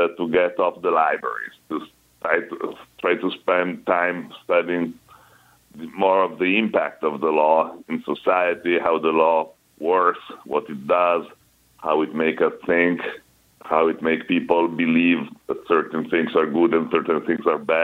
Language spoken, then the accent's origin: English; Turin, Piedmont, Italy; moved away as an adult; I'm actually Italian. I was born in Torino, which is an industrial town in the northwest, mm-hmm. back in 1961, and I grew up there until age 22 when I graduated from law school at the University of Torino.